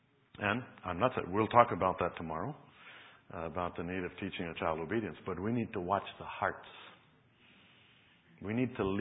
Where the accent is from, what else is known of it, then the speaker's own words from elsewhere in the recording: Costa Rica; English is a second language; I'm not sure about this. I'm from Costa Rica. I might have a wrong impression, but some of us are very good at business.